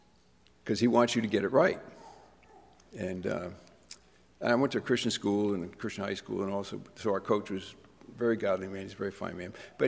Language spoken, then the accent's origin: English; Massachusetts, United States; I grew up in Massachusetts, and I know it sounds like communist something.